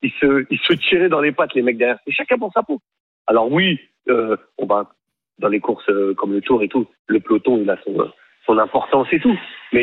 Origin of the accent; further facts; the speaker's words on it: Hauts-de-France, France; je suis du Pas-de-Calais